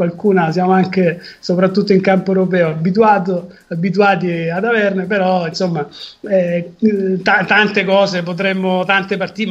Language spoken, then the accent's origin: Italian; Lecce, Apulia, Italy; Io sono pugliese, sono leccese, il salentino